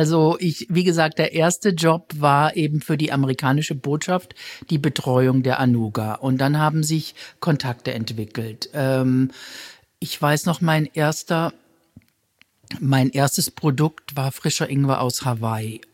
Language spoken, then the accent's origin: German; Baden-Württemberg, Germany; Und zwar aus Schlingen, einem kleinen Ort bei Lörrach, eine Stunde weg von meinem Heimatort.